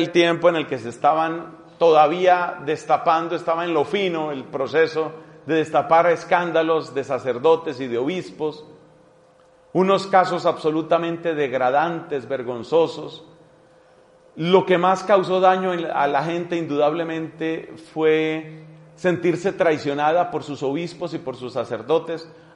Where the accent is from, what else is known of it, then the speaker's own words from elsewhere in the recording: Villavicencio, Meta, Colombia; moved away; also born or lived in Ireland; este país donde la providencia me llevó por unos años, Irlanda. Cuando yo salí de Villavicencio me mandó mi comunidad para que hiciera unos estudios allá.